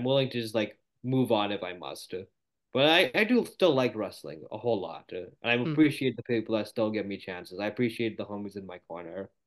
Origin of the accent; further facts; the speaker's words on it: Canada; The way as a Canadian I'm raised, like I would believe like this is like a solemn day, like everything in the country shuts down, like a big day of memorial.